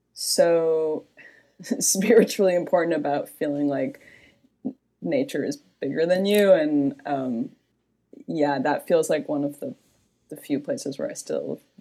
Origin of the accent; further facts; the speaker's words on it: Minneapolis, Minnesota, United States; Yeah, so I grew up in Minneapolis, and my family has a cabin on Madeline Island, which is in the Apostle Islands. And so I grew up between there and Minneapolis